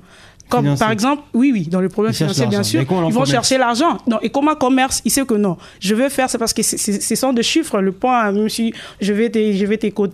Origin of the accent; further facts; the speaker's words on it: DR Congo; Et l'État, sachant que nous sommes des Congolais, nous avons le franc congolais.